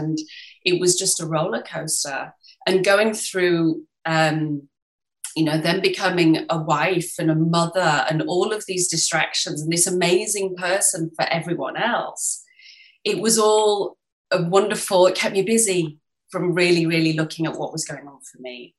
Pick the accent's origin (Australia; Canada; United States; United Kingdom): United Kingdom; England; now in Paris, France; I'm English, born and bred, but I live in Paris now. Yeah, we've lived here for around 17 years, something like that.